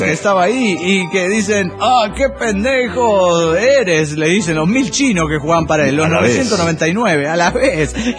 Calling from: Cuernavaca, Morelos, Mexico; de Cuernavaca, Morelos, México.

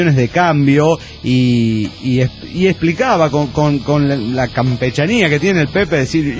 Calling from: Saltillo, Coahuila, Mexico; de Saltillo, Coahuila, Wisconsin, USA.

